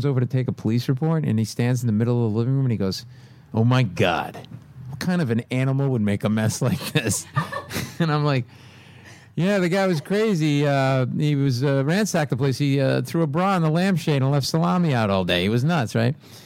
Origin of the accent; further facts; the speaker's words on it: Providence, Rhode Island, United States; My hometown, Providence, Rhode Island. Very Italian neighborhood I grew up in.